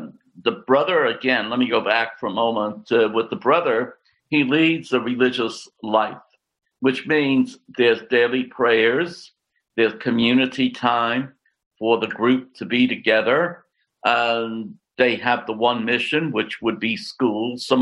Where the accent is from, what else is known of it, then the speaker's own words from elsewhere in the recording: New York City, New York, United States; now in Bronx, United States; Well, both of my parents were immigrants from Italy, and we first settled in New York City in the Italian ghetto at 116th Street near Our Lady of Mount Carmel Church. In any case, I grew up there until about 10 o'clock